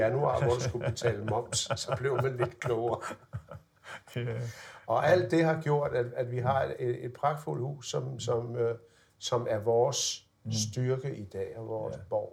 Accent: Italy; now in Denmark; Herre politiinspektør, vi er italienere, og vi forbliver italienere.

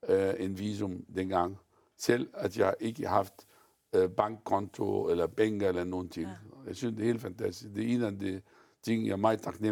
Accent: Egypt; moved away as an adult; now in Denmark

